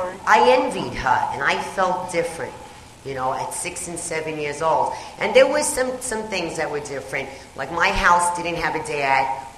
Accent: Bronx, New York, United States; I come from the Bronx

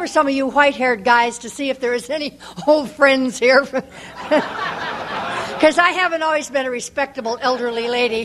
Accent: Midwest, United States; I was born and brought up in the Middle West, and I was kind of an odd kid

